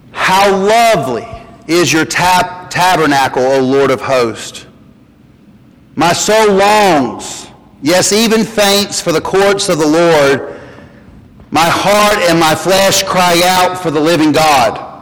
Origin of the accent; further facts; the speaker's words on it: North Carolina, United States; They didn't think it was cute to hand the keys of their car to some country boy from the mountains of North Carolina. So I went to great lengths to try to hide my accent